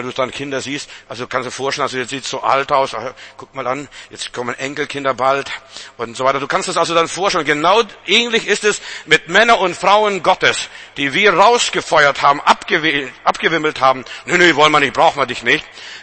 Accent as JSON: {"language": "German", "country": "Lithuania", "tie": "born or raised there", "said": "Aber ich bin in Litauen geboren, musste mit der Glatze rumlaufen und anstehen"}